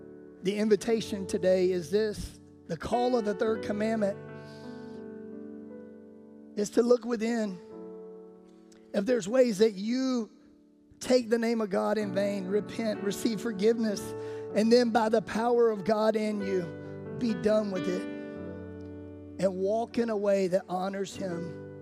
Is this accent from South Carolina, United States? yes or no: yes; Sumter, South Carolina, United States; Now, y'all, I'm from Sumter, South Carolina. I've seen a lot of fights in my day.